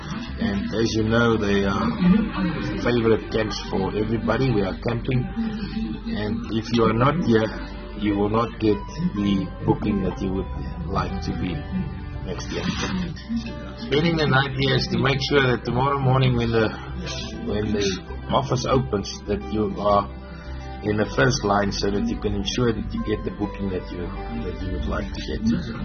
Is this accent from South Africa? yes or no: yes; Pretoria, Gauteng, South Africa; I'm here from Pretoria